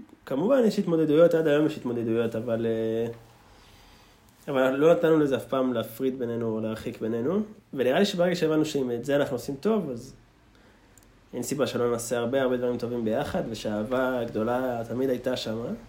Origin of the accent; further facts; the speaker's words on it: Gilon, Northern District, Israel; אני גדלתי במשגב, בגוש משגב, ביישוב גילון, זה בצפון, ככה בין אקו לקרמיאל. מקום טוב, מקום של הגליל, מקום של טבע, מקום של ציונות מאוד חזקה